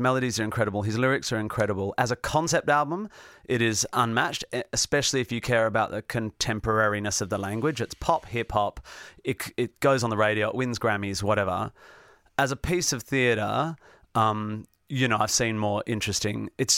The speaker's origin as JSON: {"language": "English", "town": "Perth", "region": "Western Australia", "country": "Australia", "tie": "born or raised there", "also_born_or_lived": "Northampton", "said": "Perth, West Australia. So I don't have a lot of memories of like going to the pub or anything, but yeah, I was born in Northampton."}